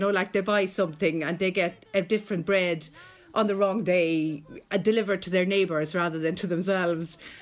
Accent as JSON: {"language": "English", "country": "Germany", "tie": "born or raised there", "second_language": "English", "lives_now": "Ireland", "said": "No, I'm German. I grew up in Germany"}